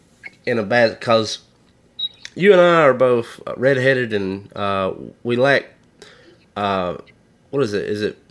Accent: Alabama, United States; which is, we're from Alabama, I would call that pussyfooting.

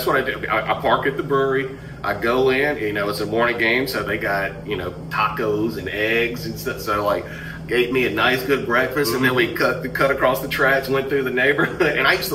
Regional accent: Demopolis, Alabama, United States; from my hometown of Demopolis

